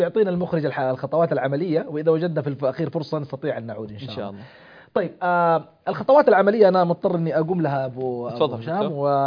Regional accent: Jeddah, Makkah Province, Saudi Arabia; بالمناسبة عندنا في جدة مكتبة الملك فهد العامة

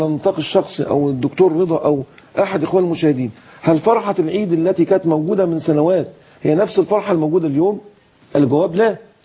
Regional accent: Egypt; كما يقال عندنا في الريف المصري

